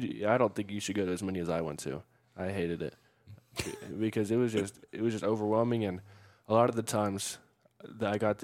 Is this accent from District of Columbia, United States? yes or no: no; Lexington, Kentucky, United States; born there; one, I was born in Lexington, and my sister still lives in Lexington